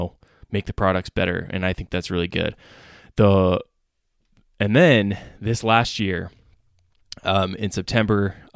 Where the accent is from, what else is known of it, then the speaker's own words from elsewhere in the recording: Utah, United States; And I know growing up in Utah, there's just public land everywhere.